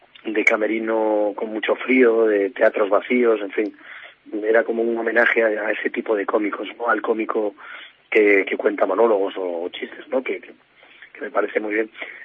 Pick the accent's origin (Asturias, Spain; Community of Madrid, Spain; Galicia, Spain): Galicia, Spain; Ferrol; moved away; yo siempre llevo a Ferrol en el corazón y bueno, y salí de Ferrol cuando era muy jovencito con una maleta llena de ilusiones